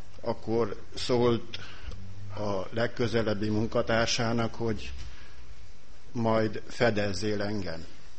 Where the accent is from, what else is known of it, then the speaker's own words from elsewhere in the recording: Kőszegremete, Satu Mare County, Romania; now in Satu Mare, Romania; és én a kőszegremetei gyülekezetben nőttem fel, hívő családban nőttem fel, és lehet, hogy sokan nem tudnak erről, vagy nem ismernek úgy. Az iskoláim miatt a 8. osztály befejezése után kerültem ide Szatmára